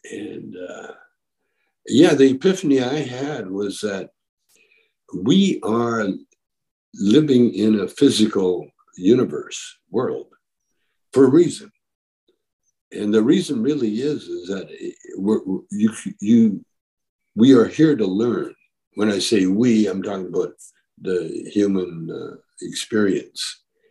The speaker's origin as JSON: {"language": "English", "town": "Calgary", "region": "Alberta", "country": "Canada", "tie": "born or raised there", "also_born_or_lived": "Edmonton", "lives_now": "Vancouver, Canada", "said": "I'm just a guy, you know, from Canada, from Vancouver. Well, Vancouver now, but I grew up kind of in Calgary, Alberta, Canada. And my mother was Scotch-Irish and Native, which I found out later in life, way later in life."}